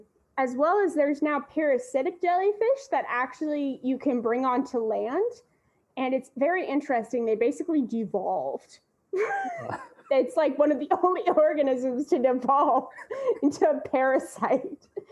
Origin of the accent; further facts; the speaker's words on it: Missouri, United States; I grew up in Missouri and I remember just seeing in the art museum, there's just this ceiling made of blown glass.